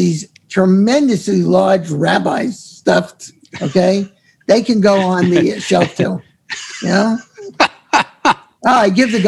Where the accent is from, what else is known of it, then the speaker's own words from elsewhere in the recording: Valley Stream, New York, United States; I grew up in Valley Stream, Long Island. You know where that is? Valley Stream, Lynbrook.